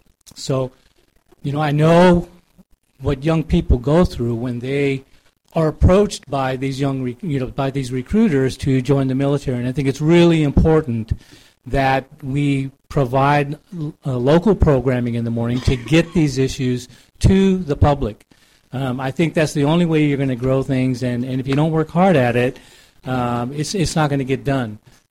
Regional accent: San Jose, California, United States; I'm from San Jose.

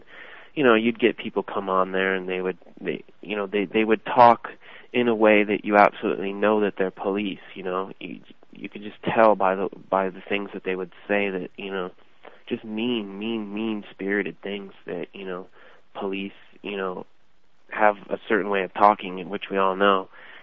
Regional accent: California, United States; There was nothing that he could have been warned that I was from California.

